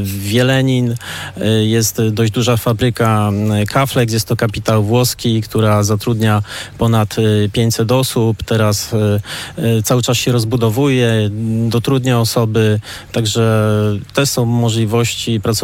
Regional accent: Łódź, Łódź Voivodeship, Poland; Ja ogólnie jestem łodzianinem, który na tym terenie jest już od ponad 11 lat. W powiecie poddębickim.

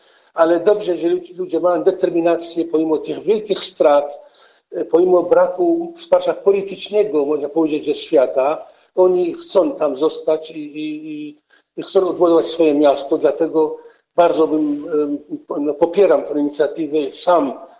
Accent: Syria; Polish is a second language; now in Poland; chrześcijanie w Syrii. Szczególnie w tym regionie, skąd pochodzę ja, skąd pochodzi Dziordz Jakub, bo to jest mój kraj, mój rodak.

